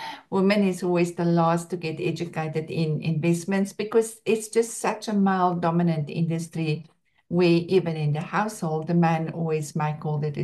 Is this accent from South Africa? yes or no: yes; South Africa; Born and bred in South Africa and a true entrepreneur